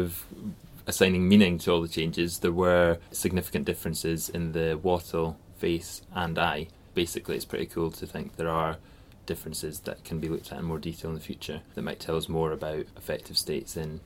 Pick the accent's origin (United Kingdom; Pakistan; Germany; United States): United Kingdom; Edinburgh, Scotland; I'm from Edinburgh.